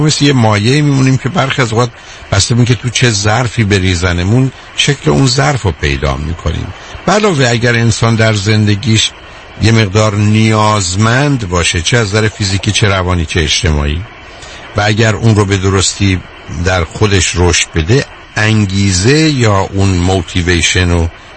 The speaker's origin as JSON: {"language": "Persian", "country": "Iran", "moved": "yes", "said": "من به عنوان یه ایرانی ازش خوشحال نیستم، هرچند کسی هستم که بعد از این همه یا بیشتر عمرمو که خارج بودم"}